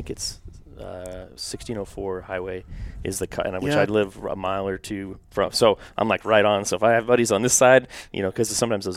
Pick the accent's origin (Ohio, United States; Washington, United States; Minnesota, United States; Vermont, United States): Washington, United States; Yeah. So I grew up in Washington State, up in the Cascades.